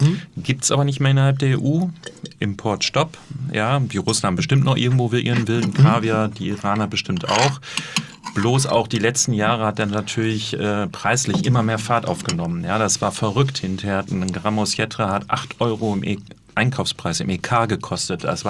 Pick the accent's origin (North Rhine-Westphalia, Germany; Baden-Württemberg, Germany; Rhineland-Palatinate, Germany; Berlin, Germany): North Rhine-Westphalia, Germany